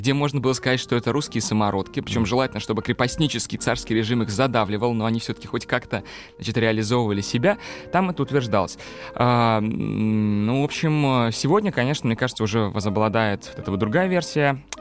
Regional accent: Kazan, Tatarstan, Russia; Иван Грозный взял Казань, мой родной город.

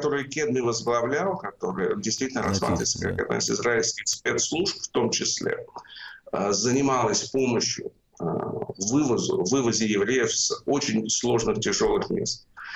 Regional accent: Moscow, Russia; also born or lived in Luhansk Oblast, Ukraine; когда я рос в Советском Союзе, первые 4 года я прожил как раз в Луганской области, а потом мы переехали уже в Москву в 1972 году.

